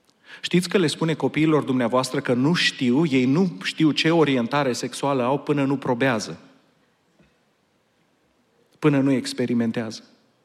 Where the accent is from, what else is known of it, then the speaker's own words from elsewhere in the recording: Portland, Oregon, United States; Am crescut la Portland și acolo era exact invers.